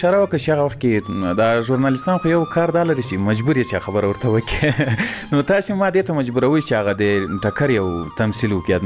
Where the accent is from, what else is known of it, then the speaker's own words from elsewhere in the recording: Ghazni, Afghanistan; ځکه زه له غزني څخه یو دوه درې کسان وو